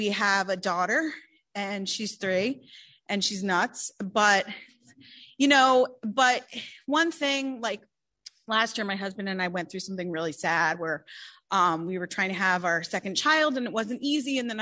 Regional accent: East Coast, United States; I loved drinking and flying, and I'm from the East Coast, so I flew back and forth a lot.

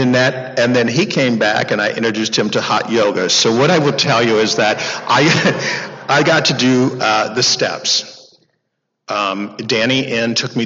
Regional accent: Sacramento, California, United States; So growing up in Sacramento, when I went to work for Department of Corrections

